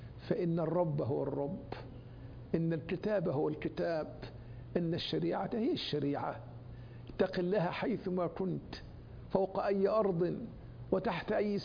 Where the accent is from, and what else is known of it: Saudi Arabia